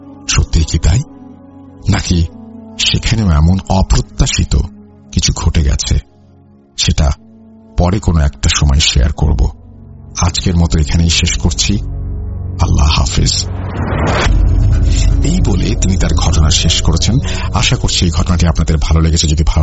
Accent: Dhanbari, Dhaka Division, Bangladesh; আমার বাড়ি টাঙ্গাইল জেলা ধনবাড়ি থানা বানিয়াজান ইউনিয়নের কোন এক গ্রামে।

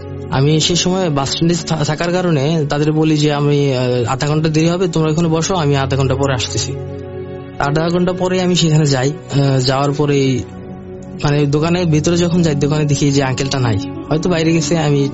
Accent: Tangail, Dhaka Division, Bangladesh; তখন আমি ঈদের ছুটিতে ছুটি কাটানোর জন্য আমার গ্রামের বাড়ি টাঙ্গালি গিয়েছিলাম।

